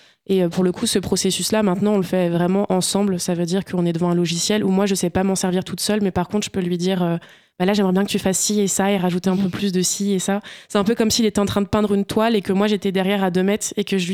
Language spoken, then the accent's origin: French; Hauts-de-France, France; now in Amiens, France; Je viens de l'Oise, des campagnes, de la Cambrousse de base. Et je suis amiénoise depuis 5 ans maintenant, bientôt 6.